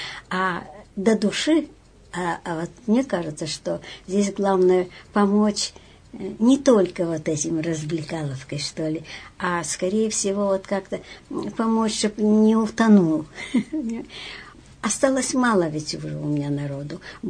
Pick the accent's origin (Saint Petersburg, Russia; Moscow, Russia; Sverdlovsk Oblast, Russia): Sverdlovsk Oblast, Russia; Yekaterinburg; born there; Я же родилась в Свердловске, это потом я переехала, и много-долго-долго меня здесь не было. А родилась я здесь.